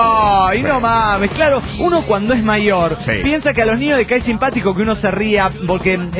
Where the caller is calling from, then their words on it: Guatemala; de Guatelinda.